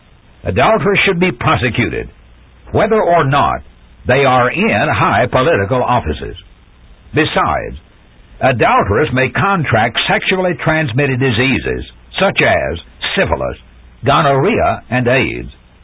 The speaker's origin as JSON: {"language": "English", "region": "Tennessee", "country": "United States", "tie": "born or raised there", "said": "I remember a neighbor where I grew up in Middle Tennessee"}